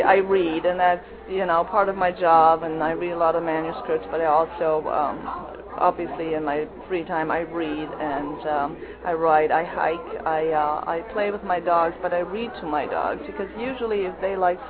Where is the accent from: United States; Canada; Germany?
Germany; as I grew up in Germany, we have very well-developed conscience when it comes to the environment